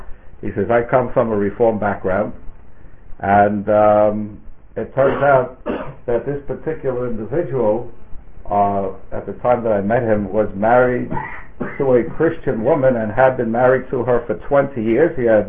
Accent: United States; now in England; where I come from the United States, the conservative movement is deteriorating and disappearing fairly rapidly.

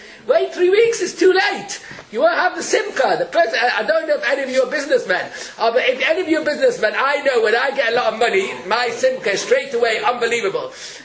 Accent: Israel; I come from Eretz Yisrael. I learned in Jewish grammar school, but I've forgotten everything.

